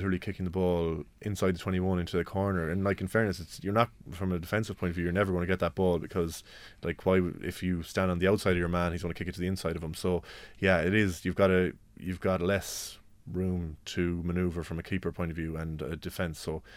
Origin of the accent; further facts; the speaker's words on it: Mullingar, Leinster, Ireland; born there; I was born in Mullingar.